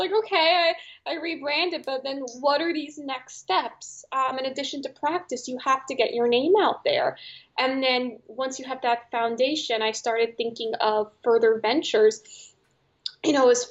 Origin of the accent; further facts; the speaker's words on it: New York City, New York, United States; I am from New York City. So at least I was going back home.